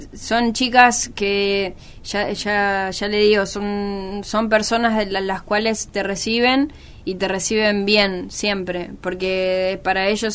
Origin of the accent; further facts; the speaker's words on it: Argentina; nosotras como Argentina íbamos a jugar a Chile